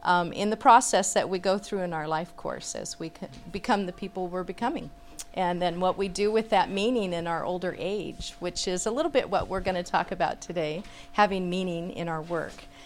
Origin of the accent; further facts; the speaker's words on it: Santa Clara, California, United States; now in Portland, United States; I'm from Portland, Oregon, but I was born and raised in Santa Clara, so I am a local. I've been up in Portland now for 20 years